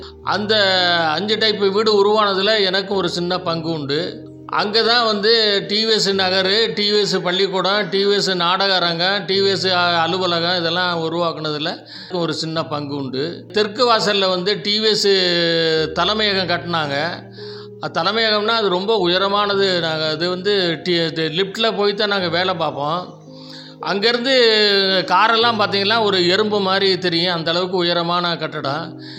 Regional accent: Sembattur, Tamil Nadu, India; இந்த ஊர் வந்து புதுக்கோட்டைக்கு வடக்கால 8வது மைல் இருக்கிற செம்பாட்டூருங்கிற கிராமத்தில் தான் நான் பிறந்தேன்.

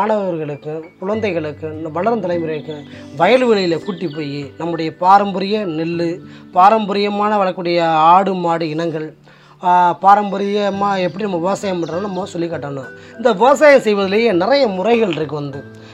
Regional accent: Agarapatti, Tamil Nadu, India; எங்கள் ஊர் சொந்த ஊர் அகரப்பட்டில்

